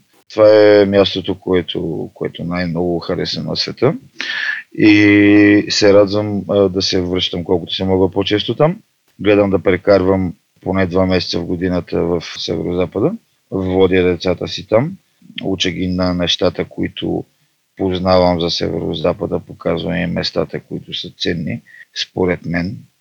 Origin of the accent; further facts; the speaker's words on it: Northwest Bulgaria, Bulgaria; съм човек от Северозапада. И Северозапада за мен е нещо, което е изключително ценно. Това е родния ми край. Аз съм израснал там, из планинските дебри, после Фонтана.